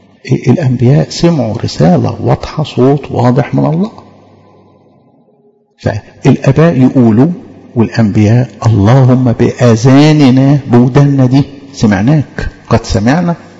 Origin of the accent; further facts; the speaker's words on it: Egypt; استأصلنا إحنا كمصريين